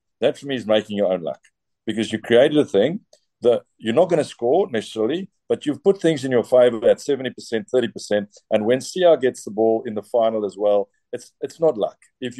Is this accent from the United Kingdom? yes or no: no; South Africa; as a South African